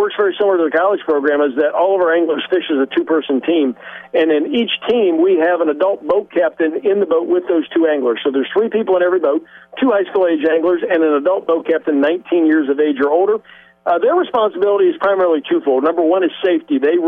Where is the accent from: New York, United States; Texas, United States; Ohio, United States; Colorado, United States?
Ohio, United States; but I grew up in Northeast Ohio, and so Erie and St. Clair were always two spots to go catch them.